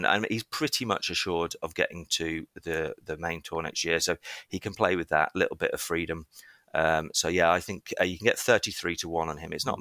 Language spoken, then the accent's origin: English; West Midlands, United Kingdom; I am in Shropshire right now. I am from Shropshire.